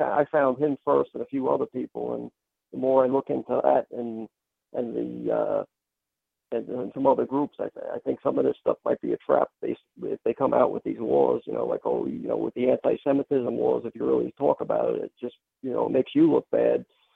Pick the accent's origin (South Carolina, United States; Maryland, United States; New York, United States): New York, United States; I grew up in New York. I'm just saying, I grew up on Long Island.